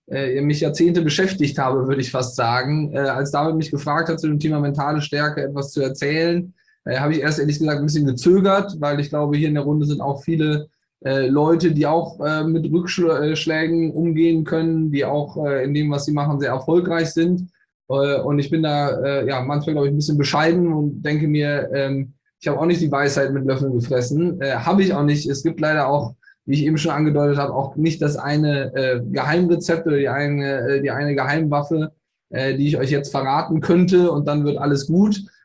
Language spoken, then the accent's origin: German; Bonn, North Rhine-Westphalia, Germany; born there; gebürtig aus Bonn, bin inzwischen 38 Jahre jung